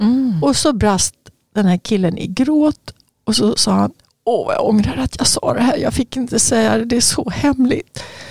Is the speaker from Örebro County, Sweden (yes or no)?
yes; Örebro, Örebro County, Sweden; i Örebro där jag växte upp då, så fanns det liksom vissa byggnader.